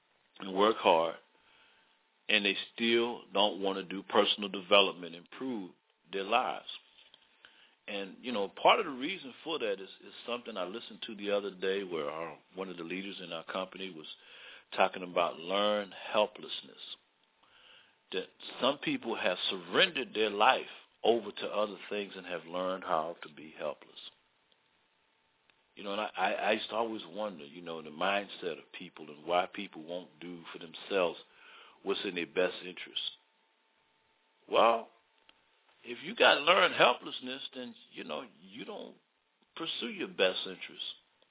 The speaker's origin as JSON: {"language": "English", "town": "Baltimore", "region": "Maryland", "country": "United States", "tie": "born or raised there", "said": "And growing up in Baltimore, sometimes it would be real, real cold out there."}